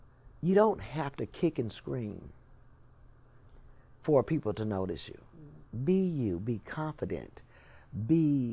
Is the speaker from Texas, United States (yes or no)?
yes; Lubbock, Texas, United States; I'm from West Texas, from Lubbock, and who knew me there.